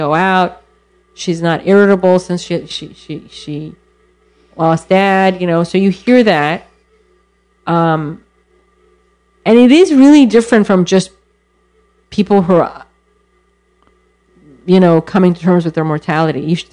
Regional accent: Iran; Well, so my mom is half French and my dad's Iranian, but I grew up in Iran and my grandmother was French.

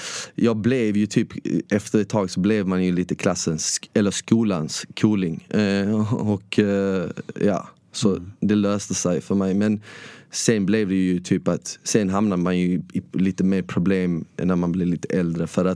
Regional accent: Malmö, Skåne, Sweden; Jag växte upp i Rosengård och där man inte pratade så bra svenska.

